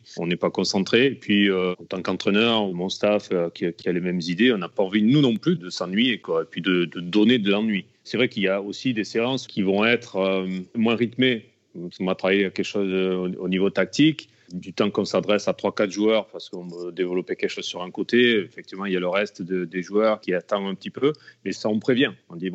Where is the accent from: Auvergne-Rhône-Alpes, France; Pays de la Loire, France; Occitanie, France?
Occitanie, France; Alès; born there